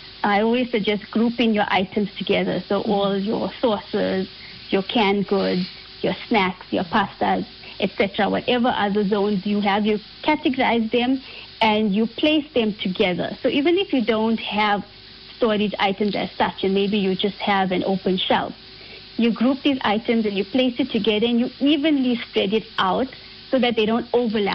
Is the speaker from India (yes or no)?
yes; India